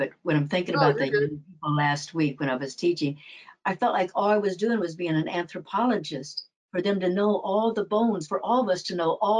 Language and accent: English; the Ozarks, United States; I come from the Ozarks.